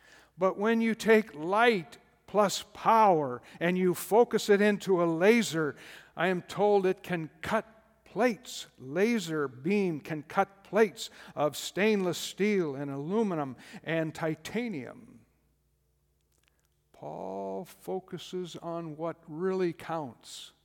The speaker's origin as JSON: {"language": "English", "region": "South Dakota", "country": "United States", "said": "I'm from South Dakota and live 45 minutes to the northwest was a hydroelectric dam, and 45 minutes to the east was a hydroelectric dam."}